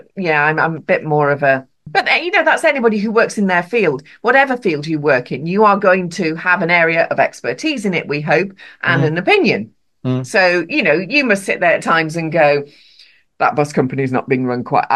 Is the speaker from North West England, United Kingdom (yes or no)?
yes; North West England, United Kingdom; accent: Northwest; Got a father from Liverpool and a mother from Ireland. My accent should be all over the place.